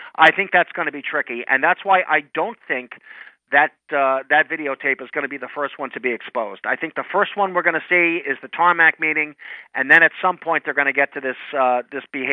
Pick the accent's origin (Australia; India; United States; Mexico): United States; New York; Now, I can tell you, I grew up in New York